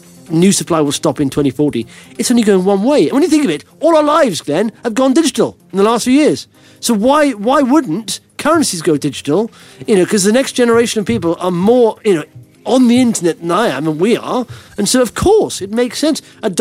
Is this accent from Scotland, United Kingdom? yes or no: no; Blackwood, Wales, United Kingdom; I went to the flower mill, which is a really dodgy pub in my hometown of Blackwood.